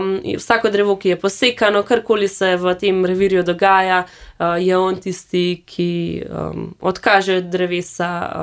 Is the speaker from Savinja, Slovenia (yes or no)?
no; Bohinj, Upper Carniola, Slovenia; Doma sem iz Bohinja in sem strastna hribovka.